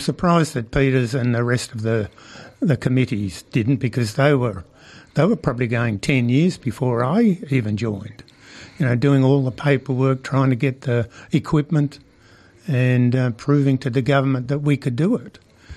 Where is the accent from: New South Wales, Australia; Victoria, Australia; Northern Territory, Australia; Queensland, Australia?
Victoria, Australia; Williamstown; I grew up in Williamstown and went to Williamstown Tech and then to Footscray Tech to get qualified as a civil engineer.